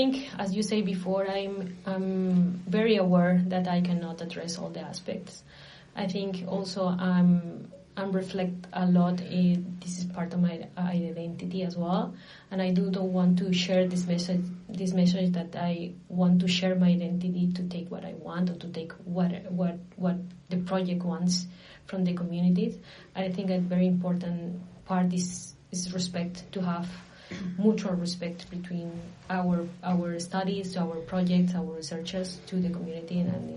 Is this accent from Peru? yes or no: yes; Lima, Peru; English is a second language; I'm from Peru, but I'm from the capital of my country, and I have been working in a different area in the interior of Peru.